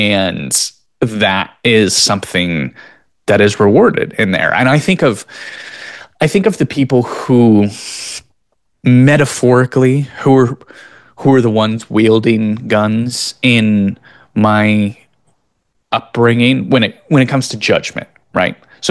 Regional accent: Midwest, United States; despite growing up in the Midwest in a conservative community

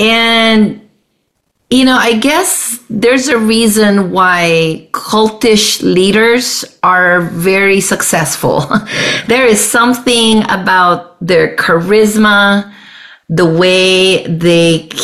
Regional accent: Philippines; moved away as an adult; now in United States; I am a Filipino, born and raised for 20 years before coming here to the United States for good.

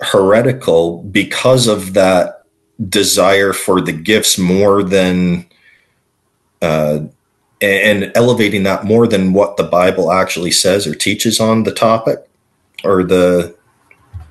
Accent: Canada; because I'm Canadian

